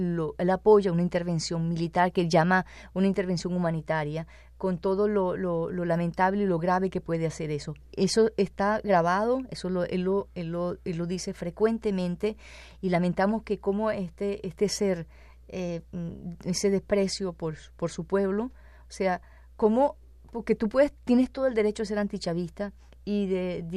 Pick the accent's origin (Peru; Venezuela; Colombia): Venezuela; Ahí existe un gran dolor en mi pueblo venezolano.